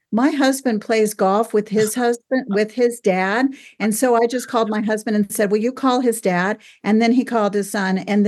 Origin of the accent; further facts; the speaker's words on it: Largo, Florida, United States; I grew up in Largo, and we had a Kwanzai Hut theater in Largo that had a metal roof.